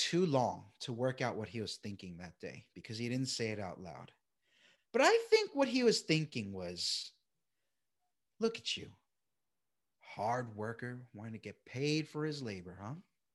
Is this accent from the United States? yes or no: yes; Flushing, New York, United States; So still in Flushing, New York. I grew up in the States, but, you know, still in the same town, but just a slightly bigger place.